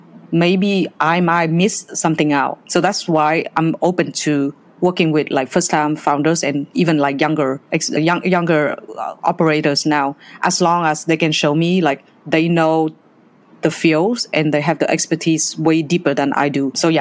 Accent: Vietnam; based in Vietnam, you know, my home country, my home market

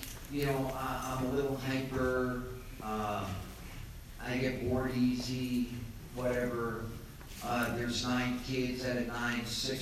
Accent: Staten Island, New York, United States; I'm Irish Catholic from Staten Island

